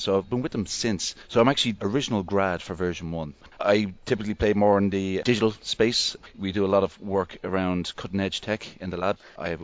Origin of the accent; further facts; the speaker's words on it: Dublin, Leinster, Ireland; I'm from Dublin, Ireland.